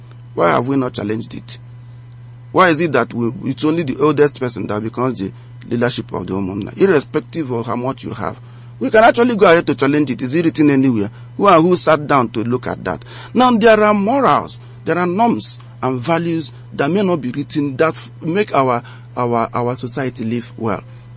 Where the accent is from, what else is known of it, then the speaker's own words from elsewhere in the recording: Enugu State, Nigeria; Meanwhile, I'm from Ogbo area.